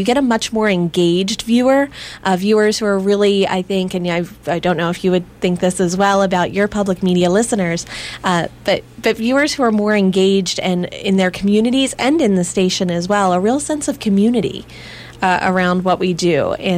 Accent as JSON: {"language": "English", "region": "Pennsylvania", "country": "United States", "tie": "born or raised there", "said": "I grew up in Pennsylvania and wanted to move back here with my husband, and did that about 6 years ago"}